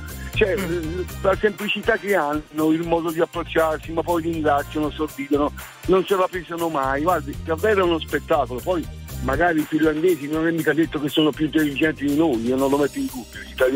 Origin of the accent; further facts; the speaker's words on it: Bologna, Emilia-Romagna, Italy; Sì, siamo da Bologna, sì, adesso andando al lavoro.